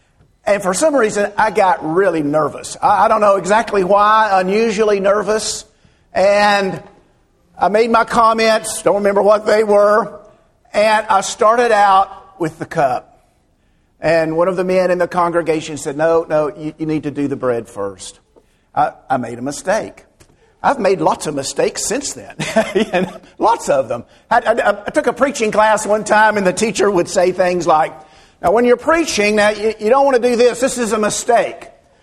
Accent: Birmingham, Alabama, United States; also born or lived in Florence, United States; I was born in Florence and in 1957. It's been that long ago. Well, the next year, we moved to Birmingham, and Daddy started preaching at Pleasant Grove, just right over here in the Birmingham area.

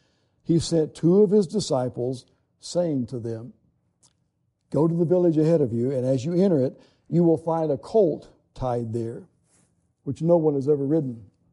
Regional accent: Kentucky, United States; I'm from Kentucky, you know. Did you know that?

